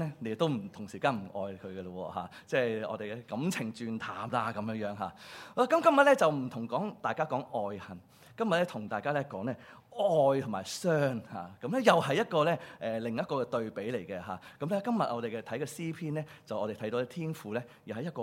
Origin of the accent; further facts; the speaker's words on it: Guangdong, China; 咁我哋廣東人咧就分得幾出嘅。